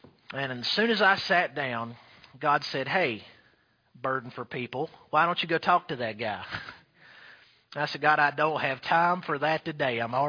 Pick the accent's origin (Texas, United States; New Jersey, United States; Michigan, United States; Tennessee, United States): Tennessee, United States; I'm a pastor from East Tennessee, yada, yada, yada, so forth and so on.